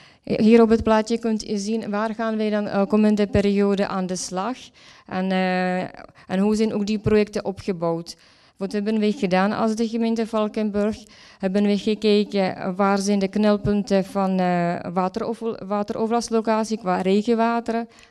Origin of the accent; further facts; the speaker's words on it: Czechia; Dutch is a second language; now in Netherlands; Ik kom uit Tsjechië en ik heb daar waterbouwkunde gestudeerd.